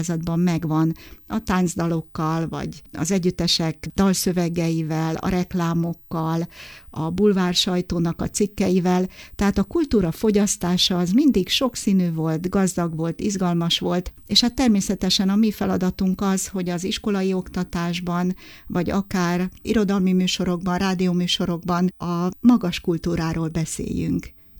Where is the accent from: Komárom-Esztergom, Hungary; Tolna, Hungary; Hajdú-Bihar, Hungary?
Komárom-Esztergom, Hungary; Dorog; meghívtak a szülővárosom, akkor még nem is volt város, Dorog